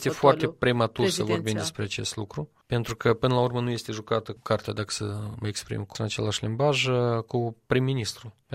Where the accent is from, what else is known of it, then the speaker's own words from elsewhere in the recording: Moldova; să ne fie rușine să spunem că suntem din Republica Moldova